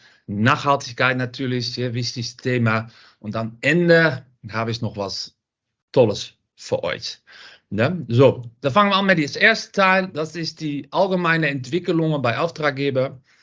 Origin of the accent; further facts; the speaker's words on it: Netherlands; German is a second language; Man hört das auch ein bisschen, ich komme aus Holland.